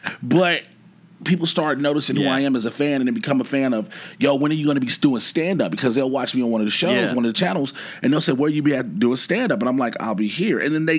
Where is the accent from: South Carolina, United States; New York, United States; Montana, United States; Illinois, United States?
Illinois, United States; Chicago; Born and raised in Chicago, south side of Chicago, product of the like my t-shirts used to say when I wrestled, ghetto born, ghetto bred, product of the streets, born in Inglewood area of Chicago, one of the roughest neighborhoods.